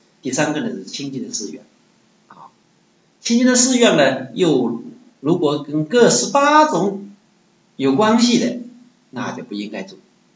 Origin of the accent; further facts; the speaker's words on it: Wenzhou, Zhejiang, China; accent: Wenzhou; 这个莽呢我们温州话这个特古的莽样就是这个莽